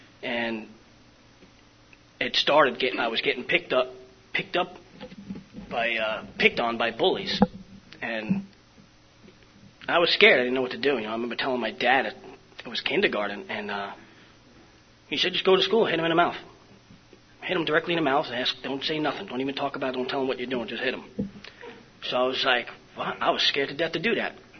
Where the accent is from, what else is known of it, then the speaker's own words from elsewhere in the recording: The Bronx, New York, United States; I was born and raised in the Bronx. And I had a lot of trauma events. Bronx, New York.